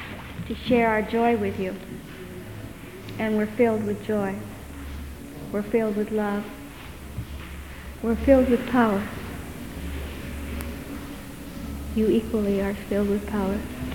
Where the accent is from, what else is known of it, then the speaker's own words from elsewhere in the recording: California, United States; also born or lived in Hoopa; from Northern California. I was born in Hoopa, but I'm from the Salmon River area in Northern California.